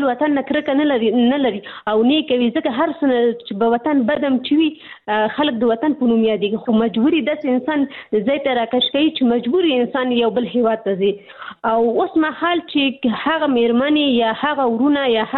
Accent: Pakistan; زه په پاکستان کې پیدا شوې یم هلته مې ژوند تیر کړی تر لسنس نه پورې ما درس ویلي

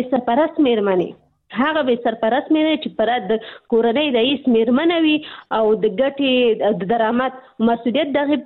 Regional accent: Pakistan; زه په پاکستان کې پیدا شوې یم هلته مې ژوند تیر کړی تر لسنس نه پورې ما درس ویلي

